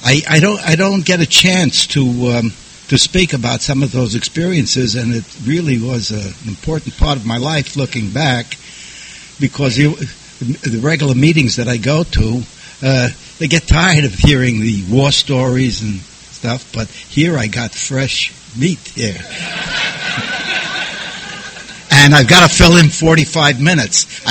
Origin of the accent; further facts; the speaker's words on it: New York City, New York, United States; I was born and brought up in New York City. And in fact, as a little side note, where I was born, there are multi-million-dollar condos. Not when I was born there. I was born to a middle-class, low-middle-class